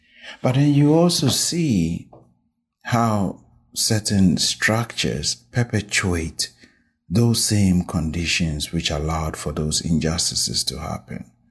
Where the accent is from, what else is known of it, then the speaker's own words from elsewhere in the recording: Ghana; also born or lived in United Kingdom; now in Canada; I am originally from Ghana, but we moved to Canada from the UK, having spent a little over a decade there.